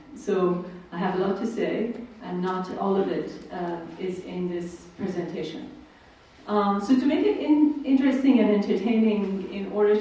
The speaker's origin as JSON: {"language": "English", "country": "United States", "said": "given that I come from America, and my president is not a polite man"}